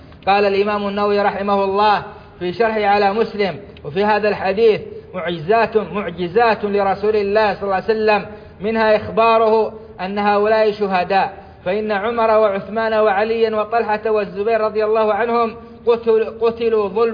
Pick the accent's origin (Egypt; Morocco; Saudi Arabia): Saudi Arabia